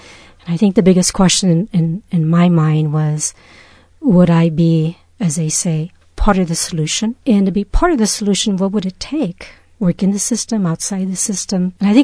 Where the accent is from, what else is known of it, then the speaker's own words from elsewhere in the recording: Los Angeles, California, United States; I grew up in Los Angeles.